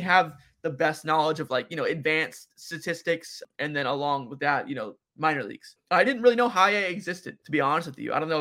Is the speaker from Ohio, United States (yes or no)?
yes; Cincinnati, Ohio, United States; I actually am a Yankees fan, even though I'm from Cincinnati.